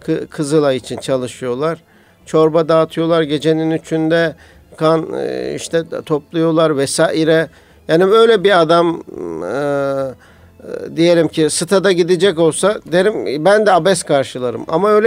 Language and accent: Turkish; Kadıköy, Istanbul, Turkey; Biz Kadıköy'de doğduk büyüdük hocam zaten. Erenköy'de, Göztepe'de büyüdük yani.